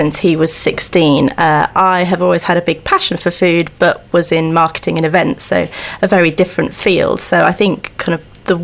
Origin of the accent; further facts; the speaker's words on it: Italy; Grew up just outside of Leith Hill, and I grew up actually in Italy, so I've got more of a kind of global background